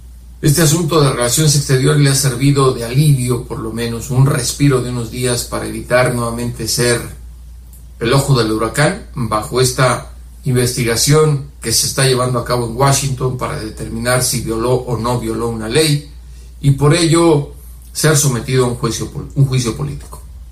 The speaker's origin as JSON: {"language": "Spanish", "country": "Mexico", "said": "somos corresponsables muchos mexicanos"}